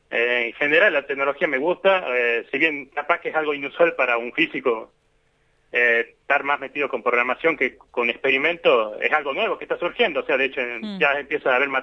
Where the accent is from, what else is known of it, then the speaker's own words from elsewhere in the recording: San Fernando del Valle de Catamarca, Catamarca, Argentina; Sí, era de Capital, o sea, de San Fernando, sí, de Valle de Catamarca, y iba al Colegio Quintana en su momento.